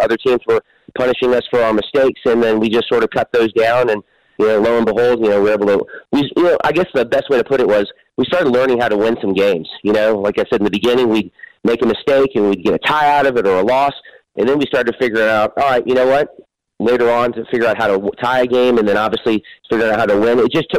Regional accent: Memphis, Tennessee, United States; I'm from Memphis. I've always been proud of it.

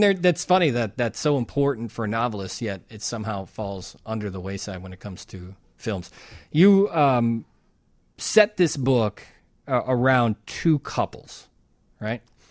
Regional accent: Chicago, Illinois, United States; But it was interesting to me as a Chicagoan that the book kind of starts off with one of the characters

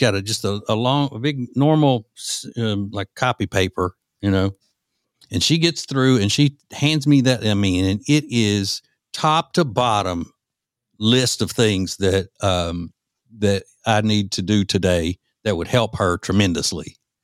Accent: Louisiana, United States; Bojangles, to me, even though I grew up in Louisiana, Bojangles is better to me than Popeyes.

